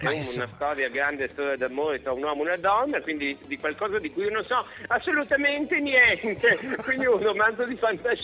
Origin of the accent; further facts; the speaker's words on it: Trieste, Friuli-Venezia Giulia, Italy; accent: Triestine dialect; io scrivo sia dei libri in mio dialetto, perché sono di Trieste, quindi dialetto triestino